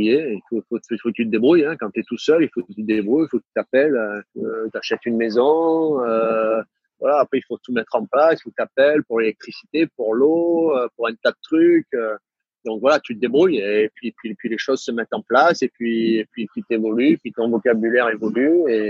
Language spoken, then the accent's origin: French; Saint-Cyr, Provence-Alpes-Côte d'Azur, France; accent: southern French; j'ai pas l'accent de Toulon. Mais par contre, quand je parle avec mes potes, ou quand je reviens à Saint-Cyr, rapidement je retrouve mon accent du sud